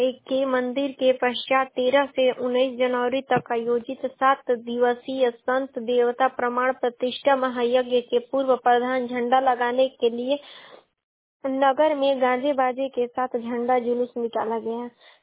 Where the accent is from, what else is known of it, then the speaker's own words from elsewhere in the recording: Ballia, Uttar Pradesh, India; और मैं बलिया जिले की निवासी हूँ।